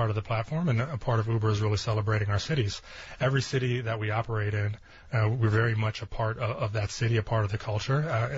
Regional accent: Cleveland, Ohio, United States; So I'm a kid from Cleveland, Ohio.

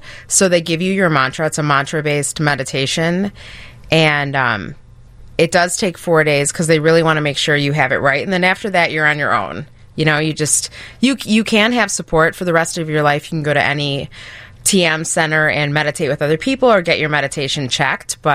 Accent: Chicago, Illinois, United States; And growing up in Chicago, I didn't know something like that existed.

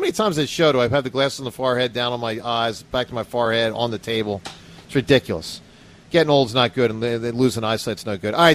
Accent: Philadelphia, Pennsylvania, United States; there's a sense of pride as a Philadelphian that it's part of how we're wired. We're a northeast section part of the country where it gets cold

